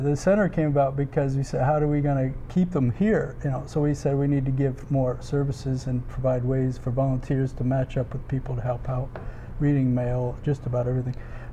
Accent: Iran; moved away; I'm from Iran, but.

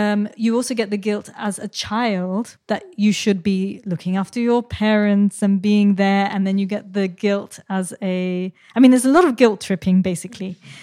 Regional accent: London, United Kingdom; now in Berlin, Germany; Because I grew up in London. I was born in London. And my mom, she lives in London.

